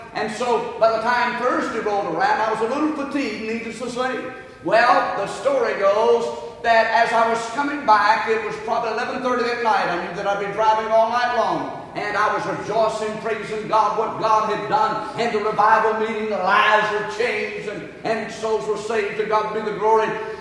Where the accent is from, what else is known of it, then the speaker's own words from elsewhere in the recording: Georgia, United States; Can't you tell I'm from Georgia? Amen. We don't know any better up there or down.